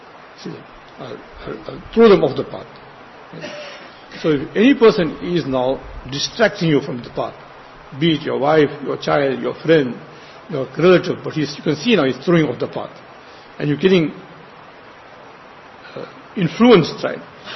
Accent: India; See, we came from India, came from the villages.

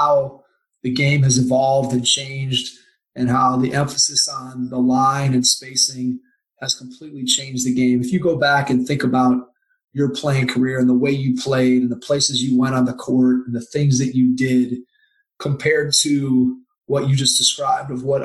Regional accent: Strongsville, Ohio, United States; So I grew up in Cleveland, Ohio. So a suburb of Cleveland called Strongsville.

